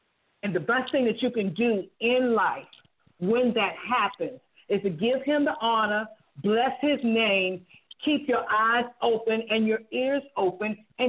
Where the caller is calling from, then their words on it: North Chesterfield, Virginia, United States; I'm calling from North Chesterfield, Virginia.